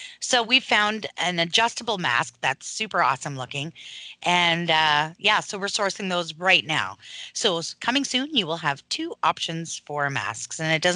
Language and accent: English; Ottawa, Ontario, Canada; welcoming the Canadian gun community to my hometown, which is the nation's capital.